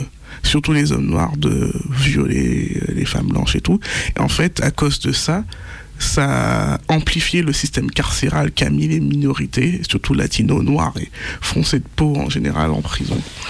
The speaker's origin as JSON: {"language": "French", "country": "Martinique", "said": "alors moi, je viens d'une société coloniale, je viens de Martinique"}